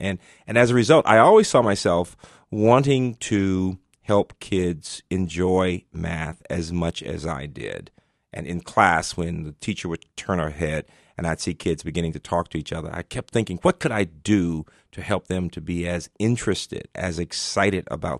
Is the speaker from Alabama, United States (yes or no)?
yes; Birmingham, Alabama, United States; My great-great-grandfather was actually Polish during slavery in Alabama. I'm from Birmingham originally.